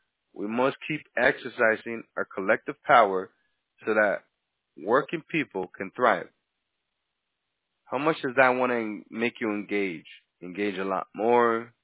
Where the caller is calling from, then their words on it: Florida, United States; We're calling from Florida, exactly.